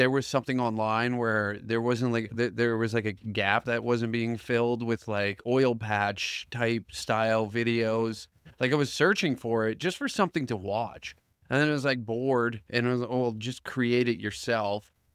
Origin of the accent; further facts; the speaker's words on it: Taber, Alberta, Canada; moved away; Because I'd moved away from my hometown, Taber, Alberta. So I'm away from my friends